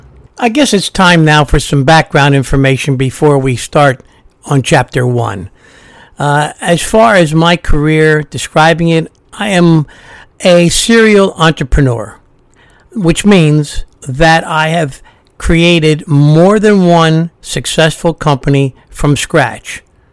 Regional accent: Ireland; is a good place for me because I'm Irish

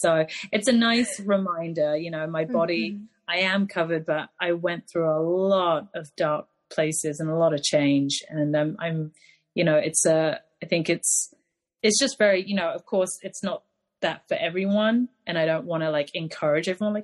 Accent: England, United Kingdom; also just kind of growing up where I grew up in England

